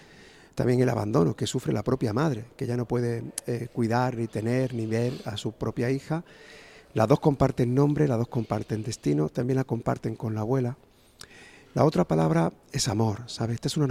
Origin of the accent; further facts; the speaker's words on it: Almodóvar, Spain; Estoy en Osuna, yo soy de Almodóvar.